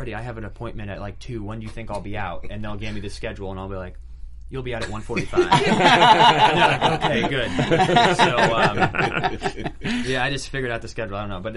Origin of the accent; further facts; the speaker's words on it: Ohio, United States; now in Los Angeles, United States; I grew up in Ohio, and we all did, and back in the day, it's like there wasn't many people who were openly gay